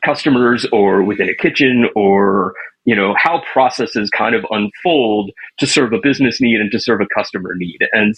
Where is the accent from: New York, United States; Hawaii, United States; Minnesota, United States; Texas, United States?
Texas, United States; And I grew up in Texas. I mean, I grew up going to the rodeo and still, you know, had no idea what I was looking at.